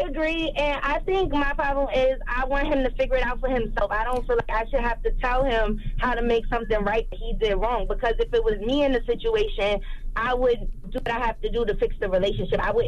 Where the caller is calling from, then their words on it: Savannah, Georgia, United States; I'm calling from Savannah, Georgia.